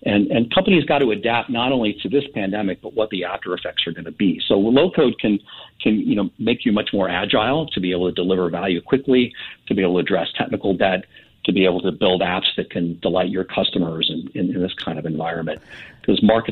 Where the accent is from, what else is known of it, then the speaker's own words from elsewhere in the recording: California, United States; I mean, I grew up in California, and we had big earthquakes.